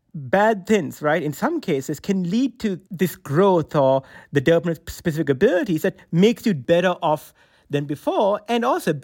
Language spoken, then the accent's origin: English; Sri Lanka; So when I was growing up in Sri Lanka, when I was a small boy